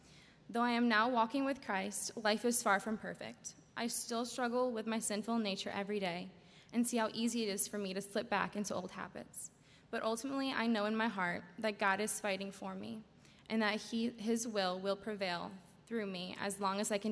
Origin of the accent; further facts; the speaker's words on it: Brevard, North Carolina, United States; I'm from Brevard, North Carolina, and I'm a senior at Davidson College.